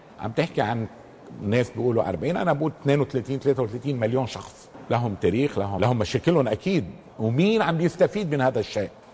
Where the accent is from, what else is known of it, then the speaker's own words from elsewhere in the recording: Lebanon; نحن كلبنانيين كلنا هذه الطبقة السياسية أمام محك كبير